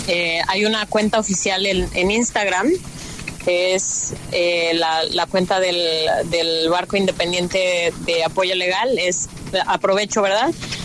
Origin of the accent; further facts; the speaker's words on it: Mexico; y yo que soy mexicana, soy no abogada